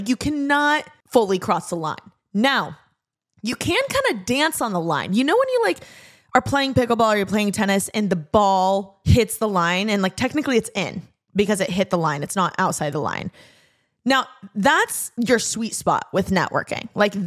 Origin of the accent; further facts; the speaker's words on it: Midwest, United States; I'm a Midwesterner.